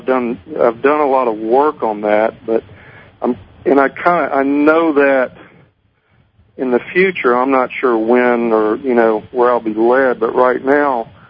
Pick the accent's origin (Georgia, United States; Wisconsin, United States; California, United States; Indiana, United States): Georgia, United States; Hiawassee; Up in North Georgia, actually, in the mountains.